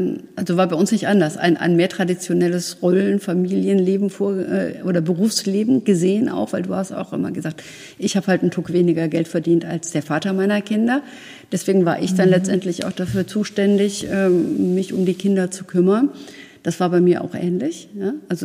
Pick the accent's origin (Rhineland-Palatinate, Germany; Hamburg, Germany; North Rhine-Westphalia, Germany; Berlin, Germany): North Rhine-Westphalia, Germany; Cologne; Ich komme aus Köln